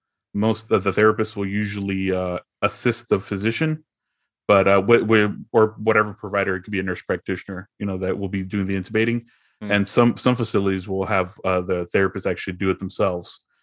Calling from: Fort Worth, Texas, United States; Fort Worth, Texas.

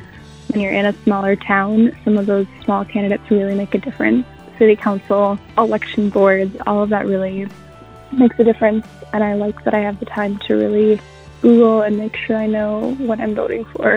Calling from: Bemidji, Minnesota, United States; I'm calling from Bemidji, Minnesota.

